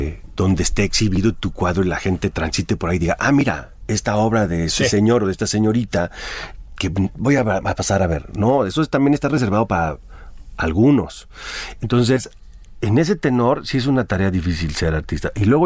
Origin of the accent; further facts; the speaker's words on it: Jalisco, Mexico; yo de niño en los Altos de Jalisco